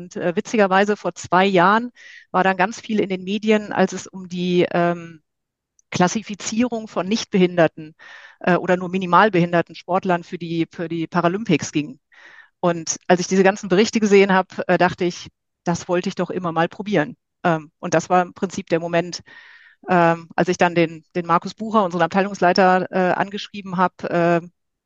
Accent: Rhineland, Germany; Damals noch im Rheinland, wo ich aufgewachsen bin, habe ich Fußgängerbasketball, wie ich ja mittlerweile sage, gespielt.

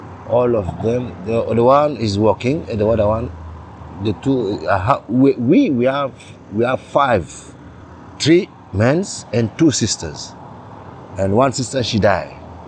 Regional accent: Chad; English is a second language; now in Italy; I'm from Chad. I'm here in Italia for 2 years now. And I come from Milano and I reached Ventimiglia 1 week ago.

